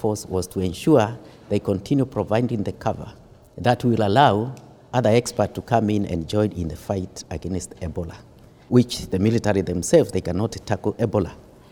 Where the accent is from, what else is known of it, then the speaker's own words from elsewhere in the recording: Kenya; I'm currently the force commander of UNAMID, Sudan, and I come from Kenya.